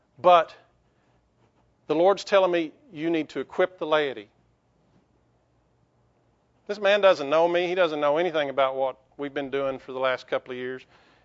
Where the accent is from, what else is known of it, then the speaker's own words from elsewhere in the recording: Abilene, Texas, United States; from Abilene.